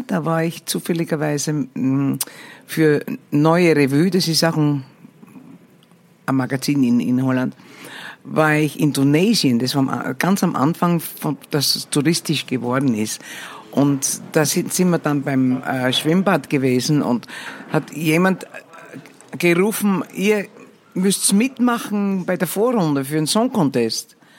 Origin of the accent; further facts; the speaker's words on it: Styria, Austria; now in Netherlands; Steirerin, gell?